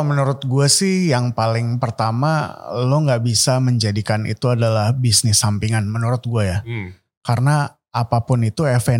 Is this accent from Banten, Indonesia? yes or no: no; West Java, Indonesia; Karena gue Jawa Barat, gue orang Sunda.